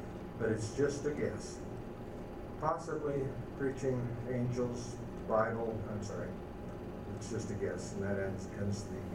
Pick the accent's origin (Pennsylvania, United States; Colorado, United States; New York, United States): Colorado, United States; that's hard for me to believe because I'm from Colorado, and mountains in Colorado are one thing